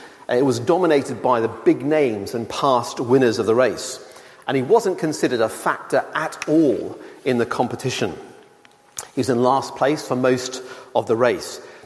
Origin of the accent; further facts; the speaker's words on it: Australia; I'm not going to talk about rugby this morning because I'm Australian.